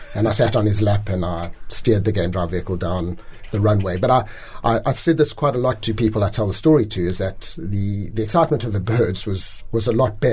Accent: Johannesburg, Gauteng, South Africa; My parents, we grew up in Joburg. Well, I grew up in Joburg, and my parents were true city slickers, no sense of the bush.

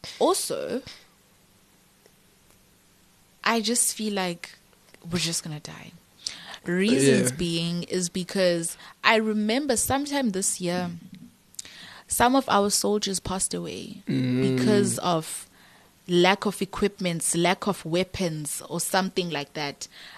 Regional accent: South Africa; Number one, I'm speaking because I'm a South African citizen, right?

